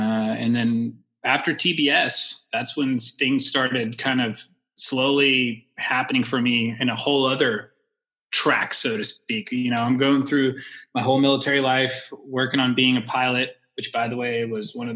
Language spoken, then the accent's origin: English; Ukraine; English is a second language; I'm from Ukraine. I know two other languages.